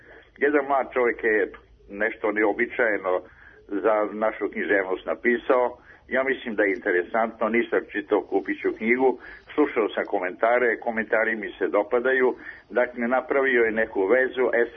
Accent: Serbia; ja sam preko 70 godina Jugosloveni, živim sad u Srbiji, ja sam Srbi naravno 300 godina porekla

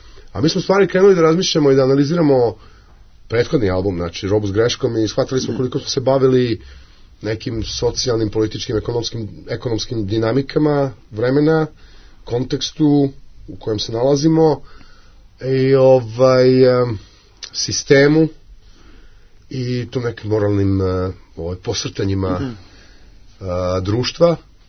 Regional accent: Jordan; ja dolazim iz Jordana

